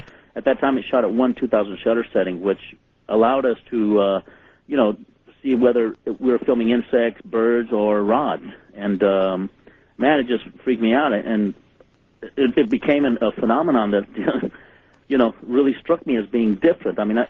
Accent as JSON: {"language": "English", "town": "Roswell", "region": "New Mexico", "country": "United States", "tie": "born or raised there", "said": "I grew up in New Mexico and grew up in Roswell, and I went back home to see my mom after the Northridge earthquake occurred here."}